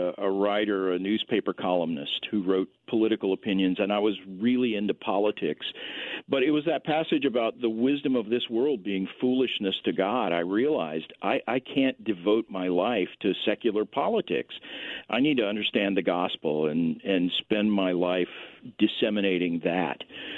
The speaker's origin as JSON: {"language": "English", "town": "Tulsa", "region": "Oklahoma", "country": "United States", "tie": "born or raised there", "said": "I grew up in Tulsa, Oklahoma, which is, of course, the home of lots of charismatic churches"}